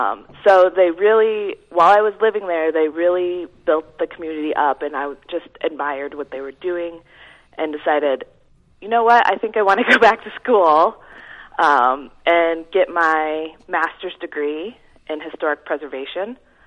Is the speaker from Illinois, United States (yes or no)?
no; Algona, Iowa, United States; Oh, well, I grew up in Iowa. I am a native Iowan. I grew up in Algona. So So that's just north of Fort Dodge for anybody that does not know where that is.